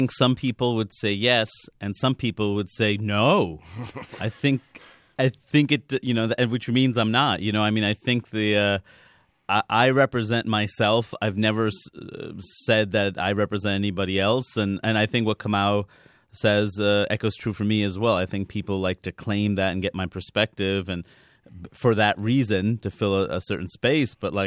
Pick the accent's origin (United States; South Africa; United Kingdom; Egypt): United States; Queens, New York; I mean, growing up in Queens, I think for a lot of us, that's a no-brainer.